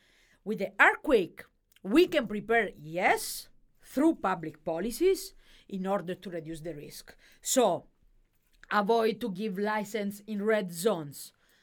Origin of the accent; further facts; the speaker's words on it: Italy; I mean, Italy, I am from Italy.